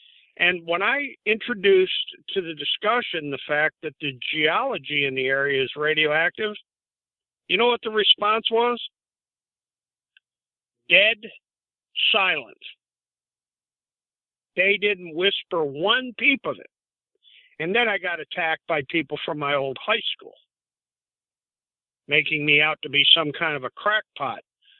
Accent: Queensbury, New York, United States; Warren County, New York, the cancer capital of the state of New York, where I grew up in Queensbury

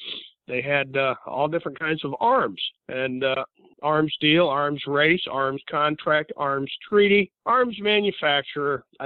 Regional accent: Lake George, New York, United States; I grew up on Lake George. I grew up on a piece of property owned by Henry Knox and General Johnny Johnson of the American Forces out of the French Mountain Track. Lot number 30 and 31 at Harris Bay.

